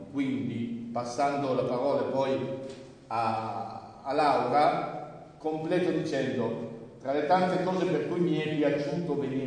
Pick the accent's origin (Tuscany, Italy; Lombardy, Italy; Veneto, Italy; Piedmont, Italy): Piedmont, Italy; Casorzo; io in fin dei conti non è che provengo da chissà dove. Vengo da Casorzo, però Casorzo è un po' un'altra parte del Monferrato.